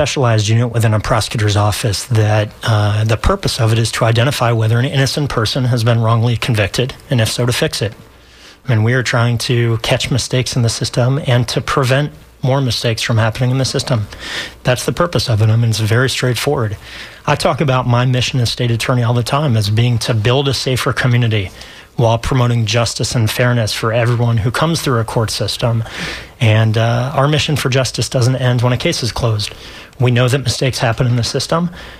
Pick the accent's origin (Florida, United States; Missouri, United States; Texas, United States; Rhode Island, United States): Florida, United States; Gainesville; In terms of my background, born and raised in Gainesville, diehard Gator, and was fortunate enough to earn a scholarship to Brandeis University.